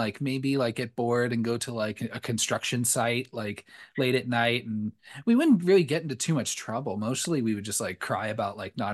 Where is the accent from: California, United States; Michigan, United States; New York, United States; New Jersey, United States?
California, United States; I'm from Southern California and I've got feelings, god damn it.